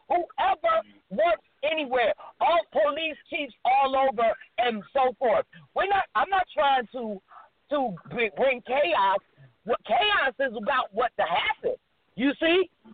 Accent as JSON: {"language": "English", "town": "Philadelphia", "region": "Pennsylvania", "country": "United States", "said": "I'm from Philly, and the water is the best."}